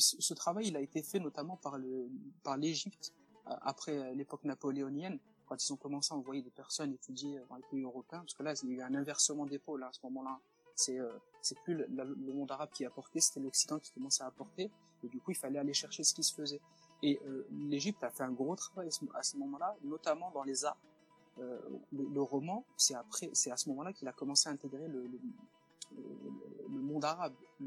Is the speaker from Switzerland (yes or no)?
no; France; la France en particulier pour nous, parce qu'on est français